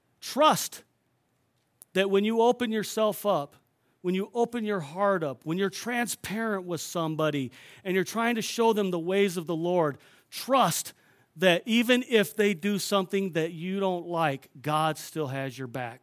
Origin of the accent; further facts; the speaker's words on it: California, United States; I remember when I was growing up in California, I didn't surf, but I boogie boarded